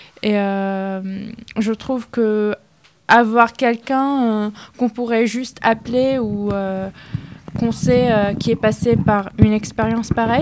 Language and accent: French; Tripoli, North Governorate, Lebanon; moved away as an adult; now in France; je viens, enfin ma ville natale c'est Tripoli au Liban. J'ai fait le lycée français à Tripoli. Du coup, après mon bac, je suis arrivée en France pour faire mes études de pharmacie à Lille.